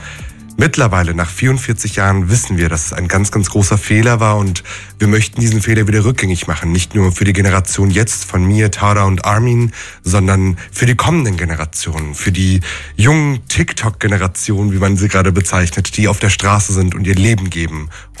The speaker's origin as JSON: {"language": "German", "country": "Iran", "said": "Ich bin ursprünglich Iraner."}